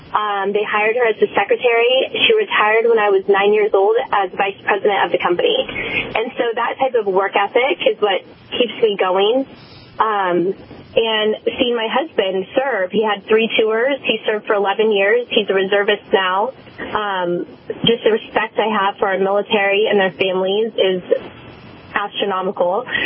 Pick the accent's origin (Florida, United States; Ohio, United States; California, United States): California, United States; Yeah. I grew up in Central California. I'm the daughter of a farmer and an entrepreneur.